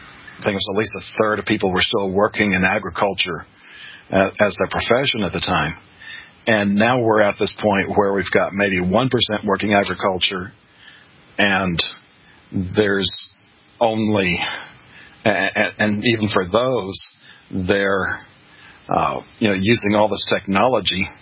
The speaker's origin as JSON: {"language": "English", "town": "Beaumont", "region": "Texas", "country": "United States", "tie": "born or raised there", "said": "I remember growing up in Beaumont, Texas, which at the time was the 10th largest city in Texas and one of the top 100 in the nation."}